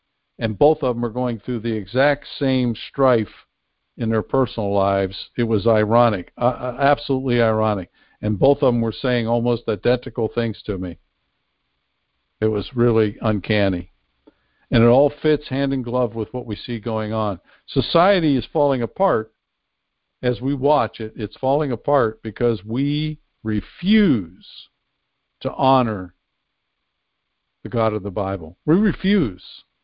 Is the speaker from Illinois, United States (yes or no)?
no; Pennsylvania, United States; I saw that not far from where I grew up in Pennsylvania is one of the areas that are being hit by violence here lately